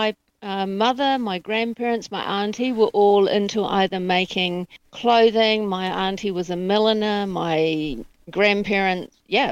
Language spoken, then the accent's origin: English; Auckland, New Zealand; I grew up in Auckland. I've lived in a few other places around New Zealand and overseas, but found my way back here for family.